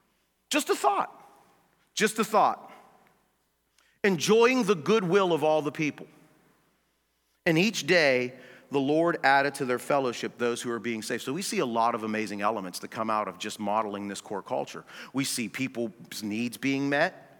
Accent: North Braddock, Pennsylvania, United States; I grew up in North Braddock, down closer to Braddock

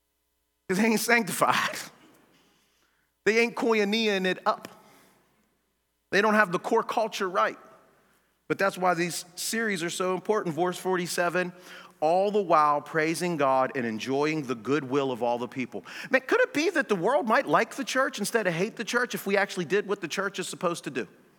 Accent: North Braddock, Pennsylvania, United States; I grew up in North Braddock, down closer to Braddock

